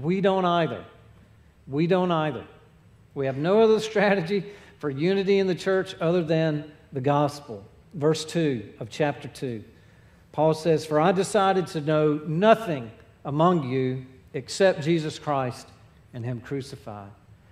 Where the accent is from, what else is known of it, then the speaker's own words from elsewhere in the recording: the South, United States; And our experience previous growing up in the South was you could find your fellowship circle down to the nth degree.